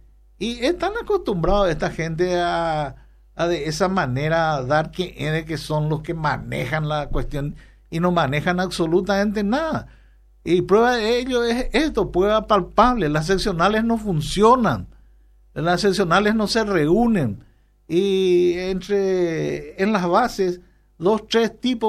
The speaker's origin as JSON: {"language": "Spanish", "town": "Sapucaí", "region": "Paraguarí", "country": "Paraguay", "tie": "born or raised there", "said": "Sí, es mi pueblo."}